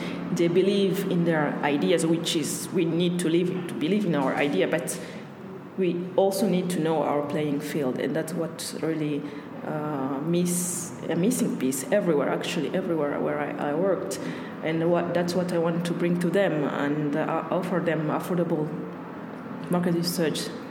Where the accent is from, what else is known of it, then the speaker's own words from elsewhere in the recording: Belgium; English is a second language; I'm Belgian, but people will ask me, where are you from? If I say I'm from Belgium, but where are you from, really?